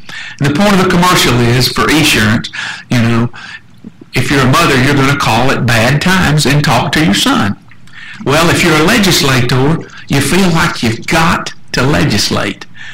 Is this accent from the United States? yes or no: yes; Hillsboro, Texas, United States; from Hillsborough. I was a district attorney in Hill County